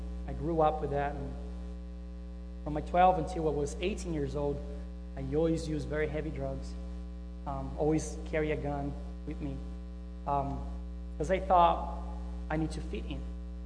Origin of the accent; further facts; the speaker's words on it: South Brazil, Brazil; English is a second language; This is very similar to my hometown in Brazil. I'm from Brazil. I come from a Dutch colony in Brazil, south of Brazil, very close to Argentina, Uruguay, Paraguay.